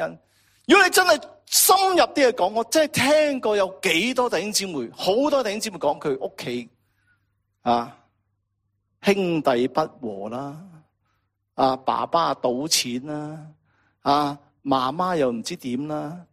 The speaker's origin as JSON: {"language": "Cantonese", "region": "Guangdong", "country": "China", "said": "即系我哋广东人会点讲？"}